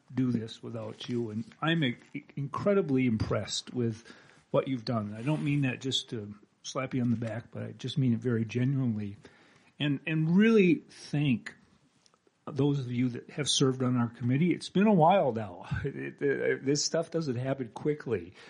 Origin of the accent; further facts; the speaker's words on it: Painesville, Minnesota, United States; I'm born and raised in Painesville, had a 40-plus year career in the Twin Cities, and retired and moved back